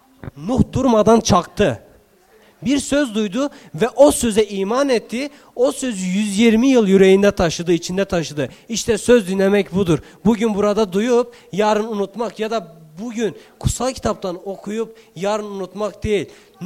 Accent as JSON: {"language": "Turkish", "region": "Bingöl", "country": "Turkey", "tie": "born or raised there", "said": "ben doğmuş ve büyümüş olduğum bir şehir vardı benim. Ben Bingöllüyüm, ben orada doğdum, orada büyüdüm ve o şehir gerçekten bir Texas gibiydi."}